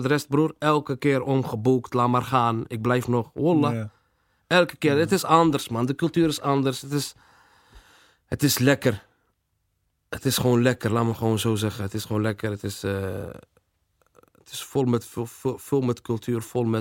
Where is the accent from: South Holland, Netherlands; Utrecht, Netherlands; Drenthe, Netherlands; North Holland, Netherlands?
South Holland, Netherlands; Rotterdam; Is gewoon waar ik ben opgegroeid, waar ik alles heb gedaan. Gewoon Rotterdam, maar Rotterdam eigenlijk helemaal.